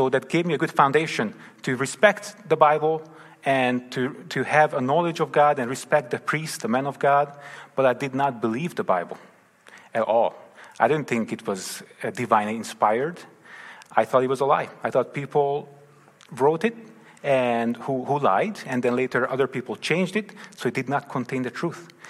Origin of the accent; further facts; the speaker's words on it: Hungary; So I grew up in Hungary. I'm Hungarian. That's where the name is from … I grew up with a Catholic background. Hungary is a Catholic country, but I didn't grow up in a Christian home or a strong Catholic home.